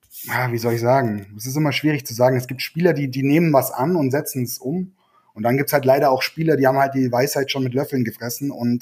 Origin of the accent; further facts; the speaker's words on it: Kaufbeuren, Bavaria, Germany; Ich bin Kaufbeurer